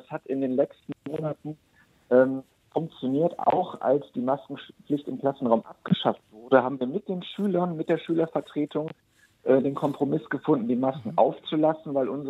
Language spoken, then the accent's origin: German; Wuppertal, North Rhine-Westphalia, Germany; also ich komme aus Wuppertal